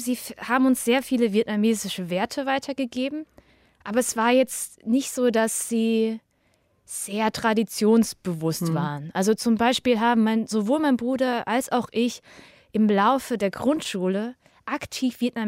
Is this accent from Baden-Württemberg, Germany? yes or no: yes; Hemsbach, Baden-Württemberg, Germany; ich bin in Hemsbach aufgewachsen, in einer kleinen Stadt in der Nähe von Heppenheim, im Raum Heidelberg-Mannheim. Und da waren wir lange Zeit die einzige asiatische Familie. Und mein Bruder und ich waren zumindest die einzigen beiden asiatischen Kinder auf dem Gymnasium.